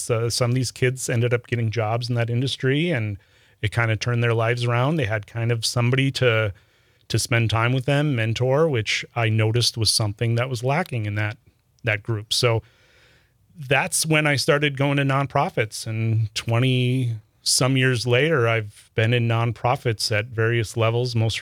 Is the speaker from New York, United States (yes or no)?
no; Neenah, Wisconsin, United States; I grew up in the Appleton, Neenah area. I went to Neenah High School.